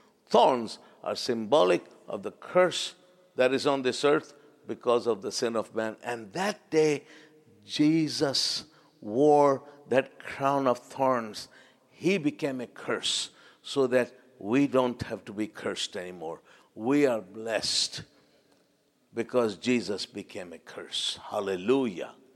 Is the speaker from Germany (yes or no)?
no; Pakistan; where I grew up in Pakistan, we have those tiny little thorn bushes.